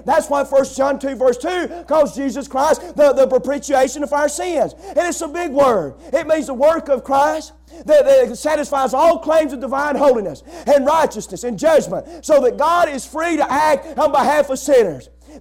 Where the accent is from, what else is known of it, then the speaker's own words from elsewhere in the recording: Alabama, United States; I want to tell you what Bear Bryant said since I'm known from Alabama.